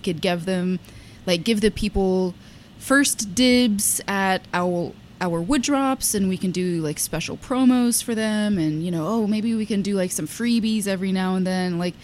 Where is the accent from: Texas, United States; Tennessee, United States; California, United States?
Texas, United States; And when I moved up here, because I'm from Texas, I'm not from Pennsylvania.